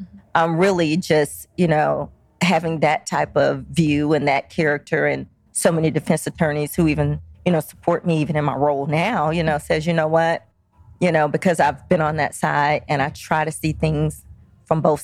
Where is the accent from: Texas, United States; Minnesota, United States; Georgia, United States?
Georgia, United States; I'm from DeKalb County, grew up here, Avondale Elementary School, Avondale High School. And so I'm from the community.